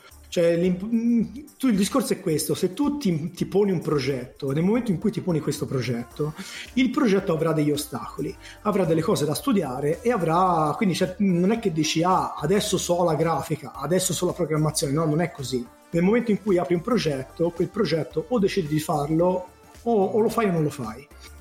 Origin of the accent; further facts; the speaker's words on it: Milan, Lombardy, Italy; Io sono milanese